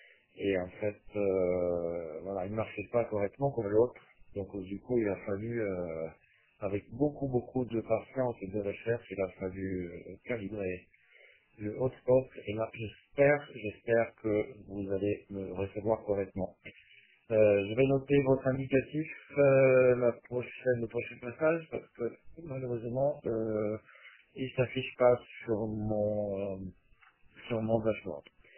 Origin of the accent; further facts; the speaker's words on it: Italy; French is a second language; now in France; Je suis italien, donc mais bon, en France depuis 25 ans.